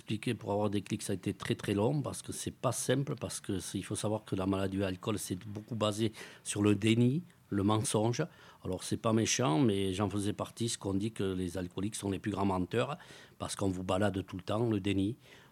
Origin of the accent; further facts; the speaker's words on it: Dax, Nouvelle-Aquitaine, France; moi je suis natif de Dax, donc j'habitais au quartier QIS, tout jeune avec les copains